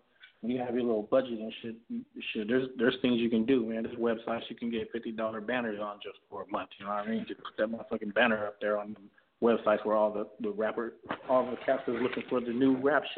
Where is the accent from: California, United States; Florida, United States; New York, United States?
California, United States; I'm from the Central Valley, but the Bay is our cousin. So we're still, you know, they're just an hour away.